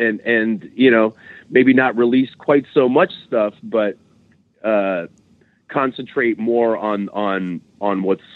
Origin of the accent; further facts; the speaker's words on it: Pittsburgh, Pennsylvania, United States; Like, I grew up in Pittsburgh in the 70s.